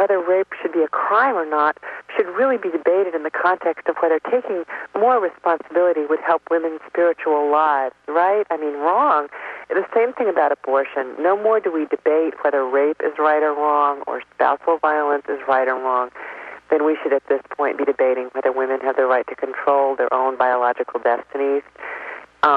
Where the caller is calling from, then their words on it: New York, United States; I'm calling from New York.